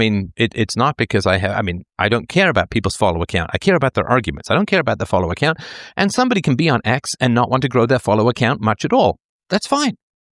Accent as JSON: {"language": "English", "region": "England", "country": "United Kingdom", "tie": "born or raised there", "said": "so I grew up in England"}